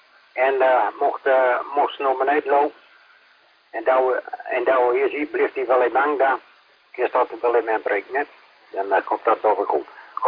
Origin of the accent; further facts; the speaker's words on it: Groningen, Netherlands; Ja, ik ben ook Groninger, dus ik versta alles, hè.